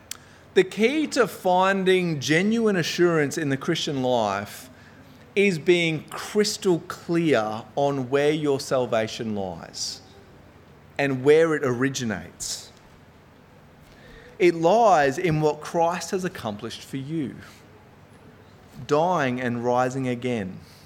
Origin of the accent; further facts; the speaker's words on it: Queensland, Australia; because I'm from North Queensland, we don't have those sorts of things.